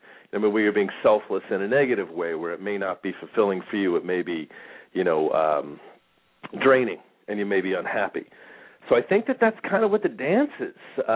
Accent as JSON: {"language": "English", "region": "New York", "country": "United States", "tie": "born or raised there", "said": "A lot of other nationalities, because I grew up in New York, Polish, Spanish."}